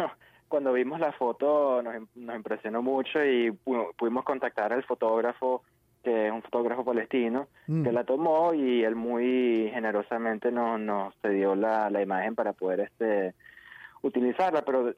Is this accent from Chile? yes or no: no; Venezuela; yo soy venezolano